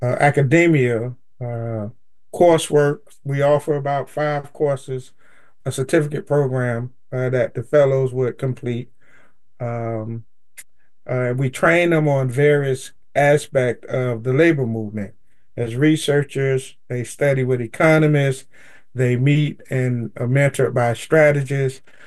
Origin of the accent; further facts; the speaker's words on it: Miami, Florida, United States; I'm from Miami, Dade, so I'm a Southern boy.